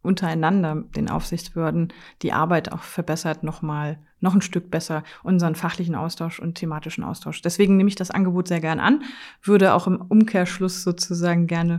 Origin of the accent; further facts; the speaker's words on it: Hesse, Germany; Da bleibt für mich als Hesse nur 1970 das erste Datenschutzgesetz der Welt.